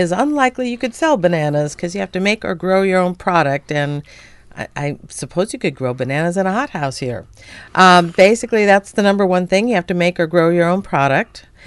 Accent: Seattle, Washington, United States; I actually grew up in the Seattle area. In fact, graduated from Garfield High School, inner city school there.

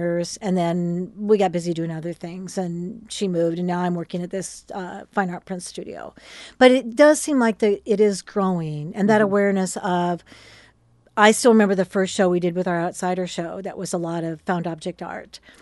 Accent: Portland, Oregon, United States; also born or lived in Eugene; Yes. I was born and raised in the Portland area. Mm-hmm. My family had a house at Cannon Beach for a long time. And then I moved to Eugene and went to school in Eugene.

